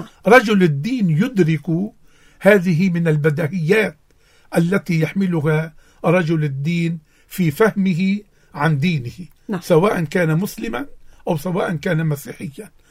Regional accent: Lebanon; ليس لمصلحتي كلبناني

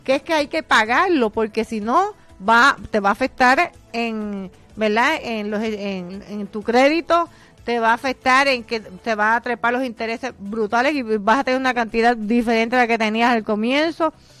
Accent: Puerto Rico; Primero menciono porque Atillo es mi pueblo.

